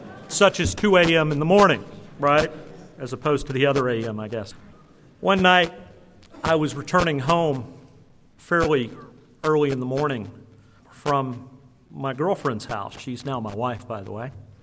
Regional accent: Dallas, Texas, United States; I'm from Dallas, and we have a loop around Dallas called 635.

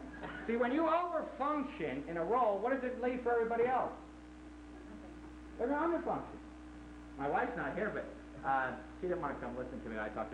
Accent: Texas, United States; Or I get my identity because I'm a Texan.

